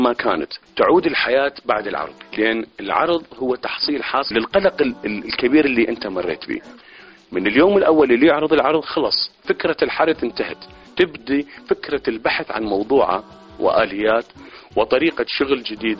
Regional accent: Iraq; أنا أعتقد أنا كعراقي، وهناك كثيرين يشبهوني، كل ما التفتنا نلتفت قبلتنا هي بغداد.

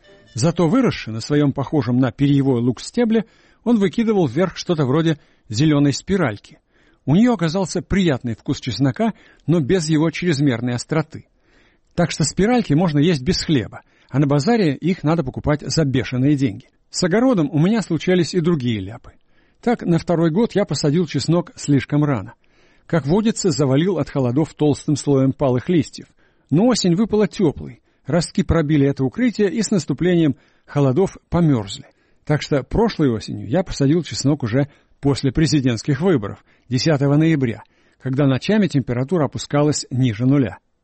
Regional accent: Russia; Жена сообщила, что я родом из России.

